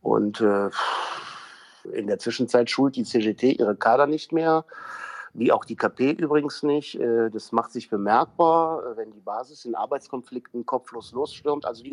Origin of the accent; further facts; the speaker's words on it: Cologne, North Rhine-Westphalia, Germany; Weißt du, du hast mich ja jetzt schon als Kölner vorgestellt